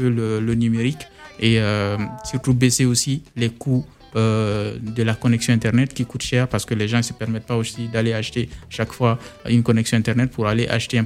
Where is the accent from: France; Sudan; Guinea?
Guinea; cette envie de créer quelque chose dans mon pays d'origine pour essayer de pallier à pas mal de problématiques qui sont liées à des coûts de produits qui sont assez chers en Guinée.